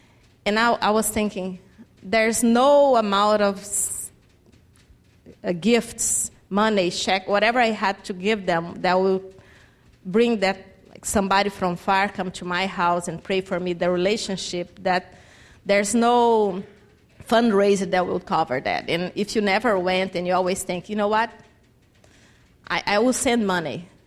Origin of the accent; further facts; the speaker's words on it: Brazil; English is a second language; She's like, where are you from? And I say, I'm from Brazil. And I say, I visit my parents every 2 or 3 years.